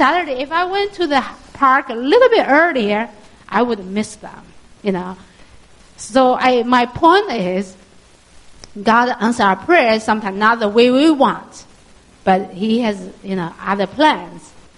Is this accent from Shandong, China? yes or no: yes; Qingdao, Shandong, China; English is a second language; So I said, from Qingdao.